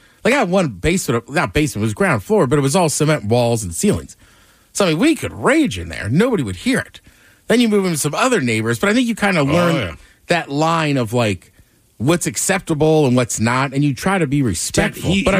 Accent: College Park, Maryland, United States; So I grew up in College Park, Maryland.

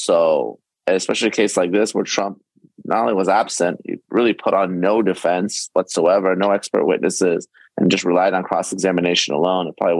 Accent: California, United States; They've also done so here in my home state of California.

